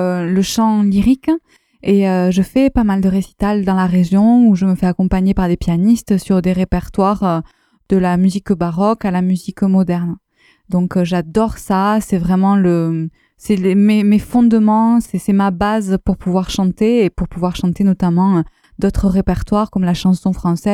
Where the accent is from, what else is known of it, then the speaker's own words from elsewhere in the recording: Lavaur, Occitanie, France; comme je suis tarnaise à la base, que je suis née à Lavaur